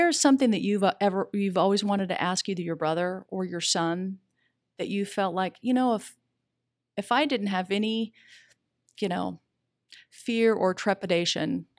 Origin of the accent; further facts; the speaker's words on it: Juneau, Alaska, United States; also born or lived in Seattle; when I grew up in Juneau, Alaska. There was one high school, graduating class of 300.